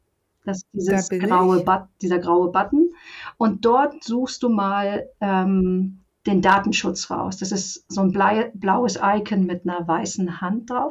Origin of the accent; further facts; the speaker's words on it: Bavaria, Germany; Also ich komme ja aus Bayern und da wurden die alle umgestellt.